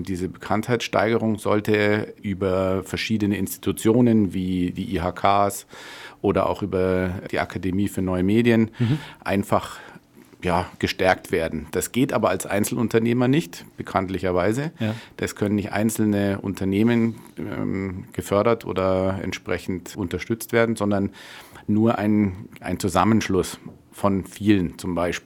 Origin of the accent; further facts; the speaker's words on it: Munich, Bavaria, Germany; born there; now in Kulmbach, Germany; bin 54 Jahre alt, gebürtig aus München, habe zwei Kinder, eine Lebensgefährtin hier in Kulmbach.